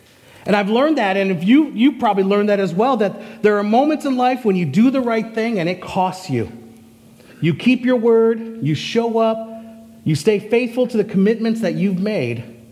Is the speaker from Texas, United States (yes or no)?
yes; Texas, United States; born there; also born or lived in Uganda / Russia / Canada; I was born in Texas. My family moved up here when my dad got a job at General Mills and Power Packaging